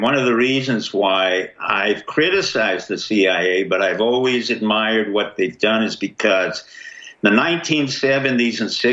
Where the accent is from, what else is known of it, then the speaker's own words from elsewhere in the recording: New York, United States; I grew up in Harlem. On 108th Street in Amsterdam. I went to Booker T. Washington.